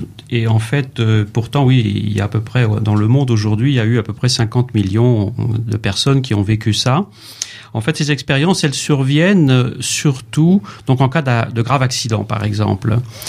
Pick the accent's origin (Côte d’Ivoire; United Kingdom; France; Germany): France; Oui, oui, je viens de France, donc, mais je suis souvent en Belgique, donc voilà.